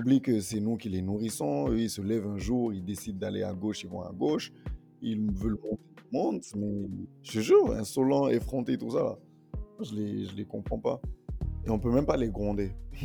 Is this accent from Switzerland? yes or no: no; Benin; de là d'où je viens aussi, mon village, c'est ça, le genre, l'animal emblématique, tu vois. Au Bénin